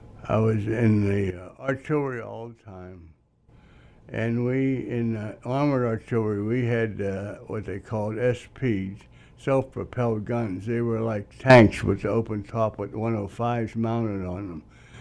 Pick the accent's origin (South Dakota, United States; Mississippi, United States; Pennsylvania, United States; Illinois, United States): Pennsylvania, United States; Pittsburgh; now in Battle Creek, United States; We live now in Battle Creek, but we're from Pittsburgh, Pennsylvania.